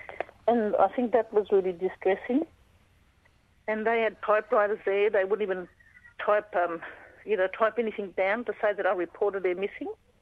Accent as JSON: {"language": "English", "town": "Bowraville", "region": "New South Wales", "country": "Australia", "tie": "born or raised there", "said": "and I grew up around the Bowraville area."}